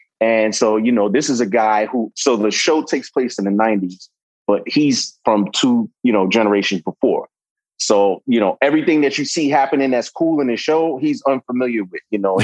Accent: Brooklyn, New York, United States; you know, I'm from New York, Brooklyn born and raised.

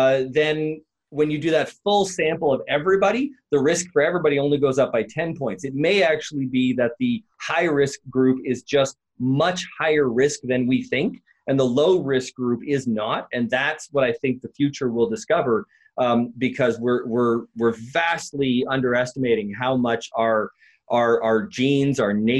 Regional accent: Canada; I'm originally from Canada. I live in Canada now

